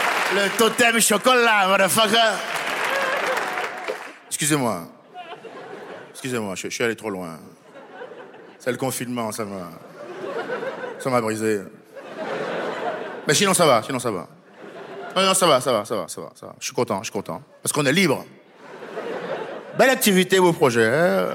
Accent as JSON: {"language": "French", "country": "France", "said": "Je me dis, moi, en tant que Français, du jour au lendemain, j'allume ma télé"}